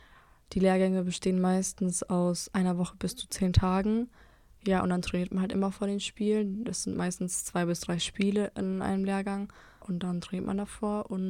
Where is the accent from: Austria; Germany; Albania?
Albania; mein Heimatland noch ein bisschen zu genießen